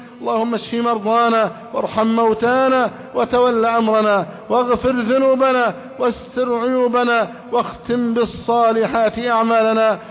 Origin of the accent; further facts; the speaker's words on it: Egypt; اللهم احفظ بلدنا مصر أمنا أمانا